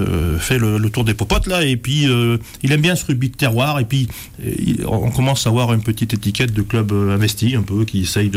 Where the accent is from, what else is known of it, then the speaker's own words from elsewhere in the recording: Aurillac, Auvergne-Rhône-Alpes, France; moi je suis né à Aurillac et ma famille est issue du côté de... en allant chez Massiac là-bas.